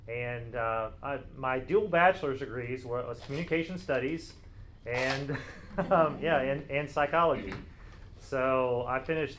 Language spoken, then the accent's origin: English; West Virginia, United States; But yeah, I grew up in West Virginia, the Mountain State